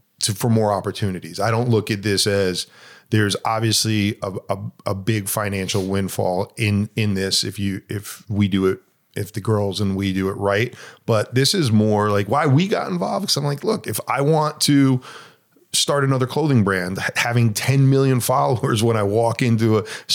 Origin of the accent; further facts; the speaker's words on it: New York City, New York, United States; born there; I had an office in New York City. We lived 50 miles from New York. I was born in New York City.